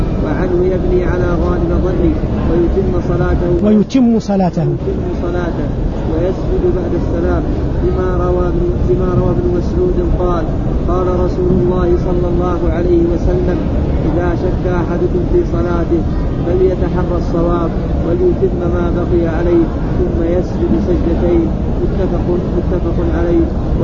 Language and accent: Arabic; Egypt; صيام أنا طبعاً من مصر.